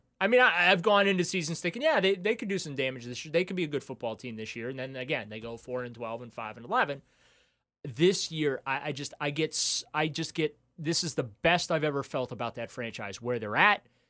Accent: New Orleans, Louisiana, United States; born there; I was born in New Orleans, so yeah. I can use it.

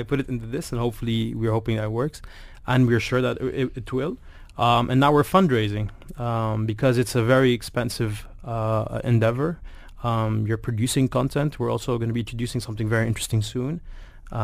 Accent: Lebanon; also born or lived in Canada; I was up till the age of 10, I was raised in Canada, before moving back to Lebanon after our civil war.

